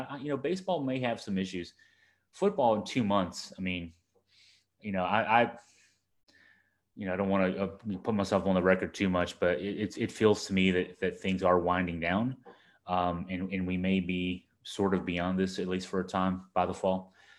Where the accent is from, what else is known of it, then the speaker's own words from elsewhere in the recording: Staunton, Virginia, United States; My hometown, which is one town over, Stanton, Virginia, has a recreation of the Globe Theater, the Blackfriars Playhouse American Shakespeare Center.